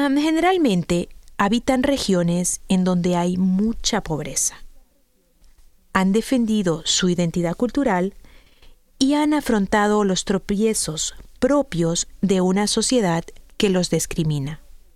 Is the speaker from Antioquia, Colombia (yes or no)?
no; Bogotá, Colombia; soy de Bogotá, Colombia.